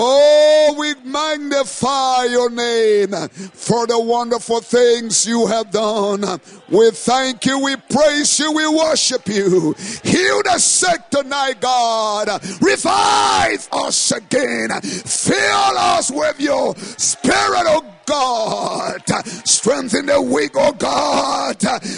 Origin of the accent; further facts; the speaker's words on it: Liberia; You know, I'm from Liberia, West Africa.